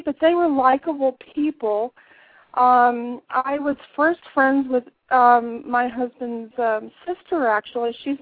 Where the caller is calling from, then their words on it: Washington, United States; I'm calling from Washington State.